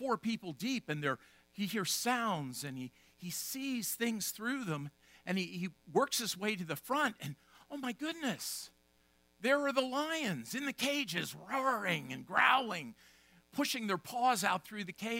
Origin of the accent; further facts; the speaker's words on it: Harrisburg, Pennsylvania, United States; Now, I grew up here in Harrisburg, in the Harrisburg area